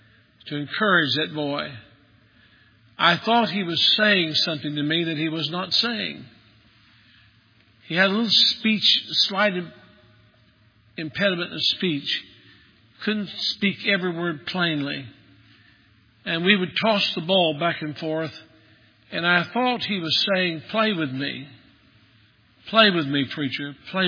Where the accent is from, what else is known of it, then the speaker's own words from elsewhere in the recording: Maryville, Tennessee, United States; Greenback was a short distance from from Greenback to Maryville, Tennessee, my hometown.